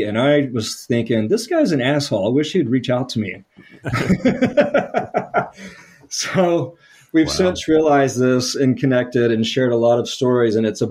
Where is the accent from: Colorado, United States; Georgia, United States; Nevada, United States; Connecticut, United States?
Georgia, United States; Atlanta; moved away as an adult; also born or lived in New Orleans / North Carolina; I was desperate to leave the South at that stage of my life. Ended up in New Orleans because I'm from the Atlanta area.